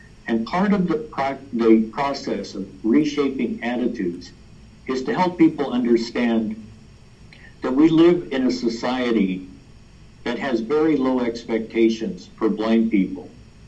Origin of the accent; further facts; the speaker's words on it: New Mexico, United States; in 1980, I wanted to move back to New Mexico. I was from New Mexico.